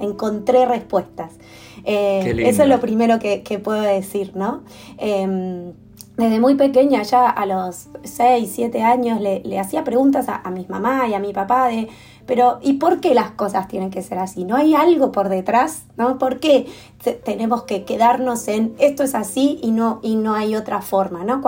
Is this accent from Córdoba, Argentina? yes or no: no; Mar del Plata, Buenos Aires Province, Argentina; also born or lived in Pergamino; nací en Pergamino, pero nosotros vivimos desde muy pequeño en Mar del Plata, así que yo siempre digo que soy de Mar del Plata